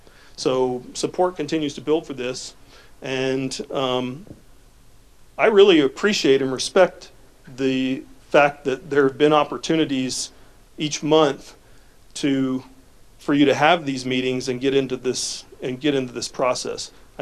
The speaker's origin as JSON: {"language": "English", "region": "Tennessee", "country": "United States", "tie": "born or raised there", "said": "In my home state of Tennessee, I got a piece of property that's at the mouth of a river called the Harpeth River."}